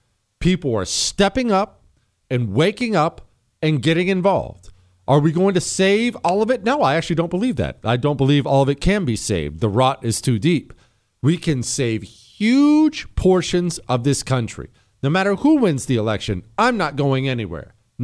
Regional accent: United States; born there; I was born in America. No matter what happens here, I intend to die in America.

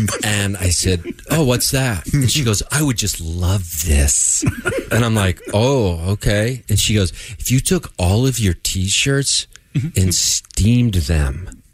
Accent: Dayton, Ohio, United States; I was in my hometown of Dayton.

